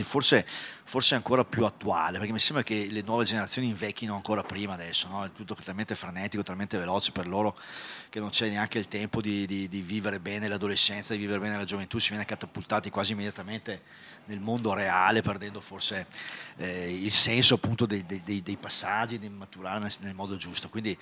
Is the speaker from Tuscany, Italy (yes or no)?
no; Vicenza, Veneto, Italy; siamo di Vicenza